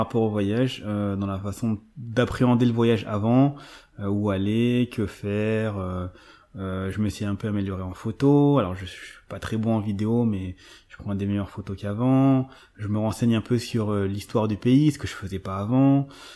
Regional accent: France; on me demande tu viens d'où, donc quand j'ai dit France, on ne me croit pas

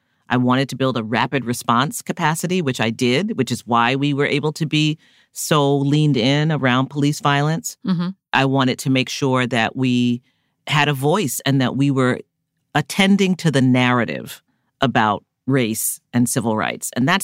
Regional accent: New York, United States; because, you know, I'm a New Yorker and most of our clients are in the South

